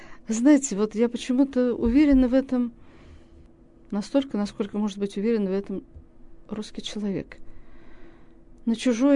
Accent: Orenburg Oblast, Russia; Я же казачка, оренбургская казачка.

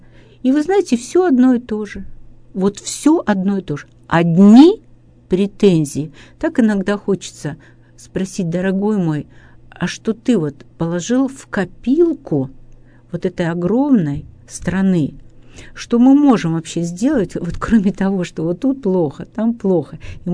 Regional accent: Russia; born there; Я так рада, что я родилась в России, а не где-нибудь, да?

